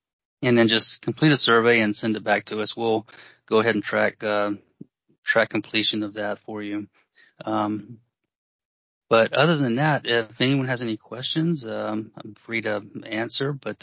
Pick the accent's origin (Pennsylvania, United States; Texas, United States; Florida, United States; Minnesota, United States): Florida, United States; I was born and raised in Florida and attended the University of Alabama